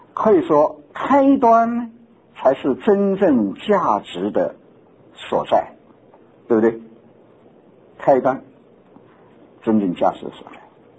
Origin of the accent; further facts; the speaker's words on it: China; 我们中国人是忘本，这样好不好？